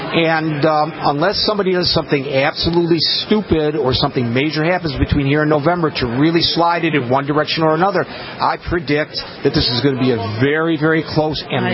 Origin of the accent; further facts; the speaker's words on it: Michigan, United States; I'm from Michigan, and I was unaware that he had done those things.